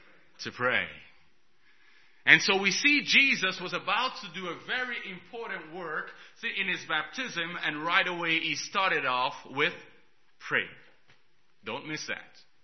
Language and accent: English; Jamaica; I'm from Jamaica, so I've seen a lot of storms.